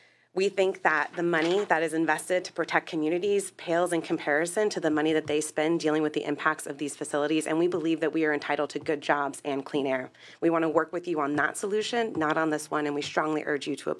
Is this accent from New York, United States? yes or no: no; California, United States; I was born and raised in Kern County. My family still lives there.